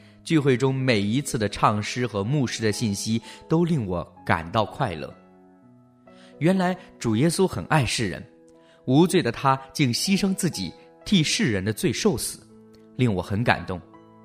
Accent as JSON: {"language": "Chinese", "country": "Macau", "tie": "born there", "said": "我出生在澳门，13岁跟师父学装修造家具"}